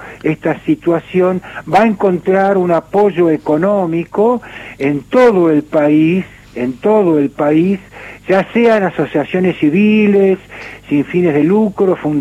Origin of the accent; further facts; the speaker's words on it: Argentina; gran país federal que somos los argentinos